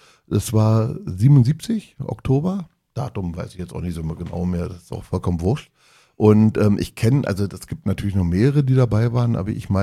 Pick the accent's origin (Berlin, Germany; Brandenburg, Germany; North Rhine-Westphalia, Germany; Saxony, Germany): Berlin, Germany; Mein Vater ist in Wedding geboren und auch gebürtiger Berliner gewesen. Wir sind jetzt schon in der dritten Generation Berliner.